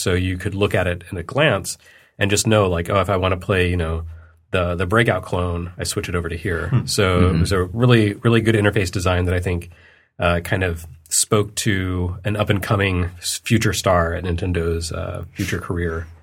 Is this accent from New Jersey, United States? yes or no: no; Texas, United States; You know, since I grew up in Texas, that game stuck around in arcades until the mid-80s